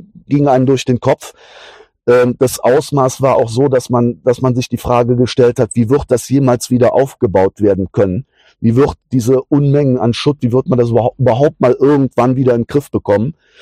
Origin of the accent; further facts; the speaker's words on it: Eschweiler, North Rhine-Westphalia, Germany; Ich war damals Geschäftsführer in Aachen und ich habe an dem Tag in meinem Heimatort einfach die Kameradinnen und Kameraden aus Eschweiler besucht.